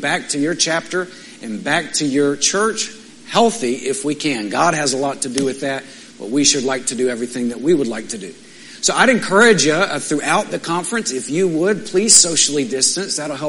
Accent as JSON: {"language": "English", "town": "Midland", "region": "Texas", "country": "United States", "said": "Now, I'm from Midland, okay?"}